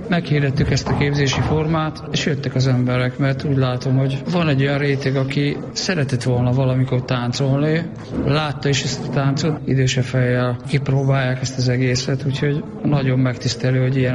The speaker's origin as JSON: {"language": "Hungarian", "region": "Vas", "country": "Hungary", "said": "Mi vasiak vagyunk. Mivel Vas megyében van ez a képzés"}